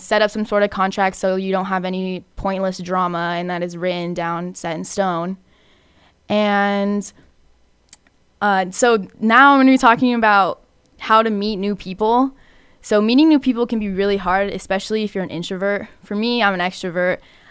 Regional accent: Idaho, United States; moved away; for me, I moved all the way from Idaho, which was a huge, a huge change.

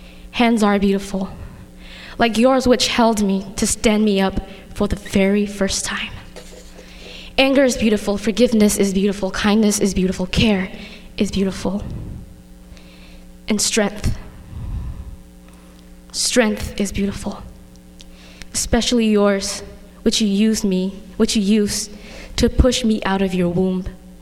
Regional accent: Myanmar; I'm from Myanmar

